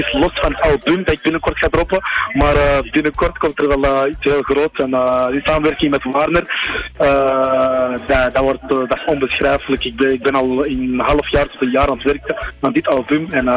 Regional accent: Antwerp, Flanders, Belgium; Ik kom van Antwerpen en ik kom van België.

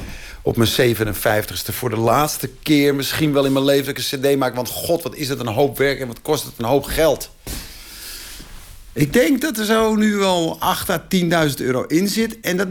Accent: Bergen, North Holland, Netherlands; now in Amsterdam, Netherlands; Ik ben geboren in Bergen, Noord-Holland. En daar heb ik mijn hele jeugd gesleten eigenlijk. En de laatste jaren moest ik daar noodgedwongen vaak naar terugkeren. Naar dat plaatsje bij de zee. Ik woon al heel lang in Amsterdam.

